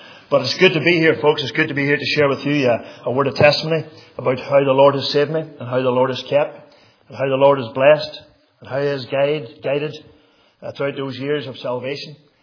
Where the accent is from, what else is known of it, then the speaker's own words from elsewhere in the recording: Northern Ireland, United Kingdom; now in Macclesfield, United Kingdom; I'm from the Macclesfield Free Church, and I've lived in Macclesfield some 24, 25 years. As I grew up in Macarthur, just in front of the Glen Sheehan Pass there in County Londonderry, I grew up in a home that was not a Christian home.